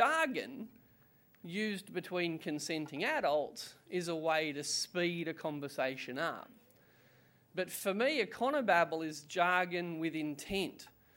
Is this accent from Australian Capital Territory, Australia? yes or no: yes; Canberra, Australian Capital Territory, Australia; I'm also from Canberra, so sorry again.